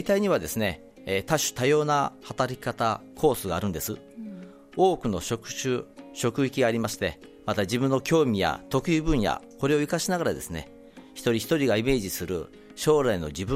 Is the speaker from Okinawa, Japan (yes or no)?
no; Maizuru, Kyoto, Japan; 私は生まれも育ちもここ舞鶴です。高校卒業まで18年間はここ舞鶴で生活をしてきました。